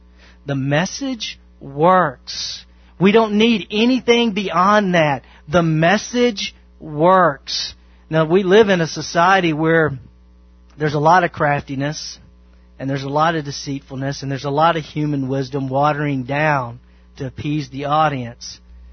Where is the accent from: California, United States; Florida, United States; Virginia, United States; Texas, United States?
Texas, United States; Mount Vernon; I grew up in the South. I grew up in rural East Texas, Mount Vernon, Texas.